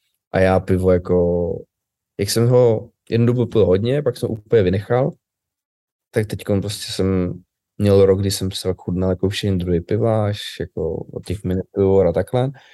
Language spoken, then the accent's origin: Czech; Prague, Czechia; Asi klasika, jako každý Pražák, do lokálu.